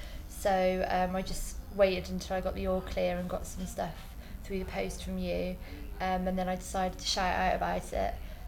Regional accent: Cheltenham, South West England, United Kingdom; also born or lived in Lisbon, Portugal; I'm 26 years of age and I'm from Cheltenham.

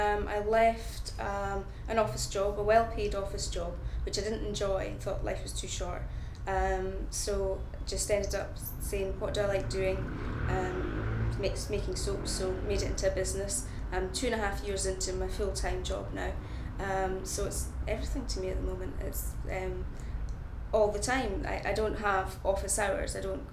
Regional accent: Madderty, Scotland, United Kingdom; I'm 32, nearly 33, a couple of days to go, and I'm from Madderty, which is a small sort of area in Perthshire, Scotland.

